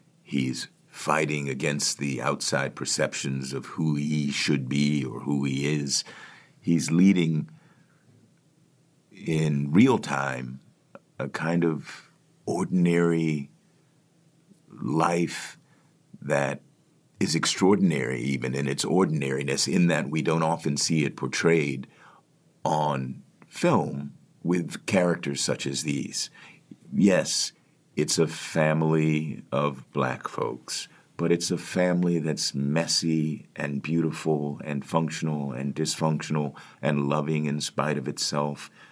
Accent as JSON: {"language": "English", "town": "Washington", "region": "District of Columbia", "country": "United States", "tie": "born or raised there", "said": "The book is set in Washington, D.C., which is my hometown"}